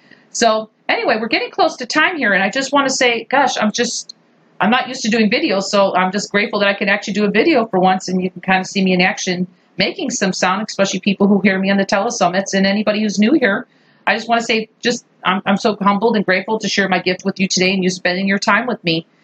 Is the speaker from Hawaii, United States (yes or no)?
yes; Maui, Hawaii, United States; because I'm from Maui.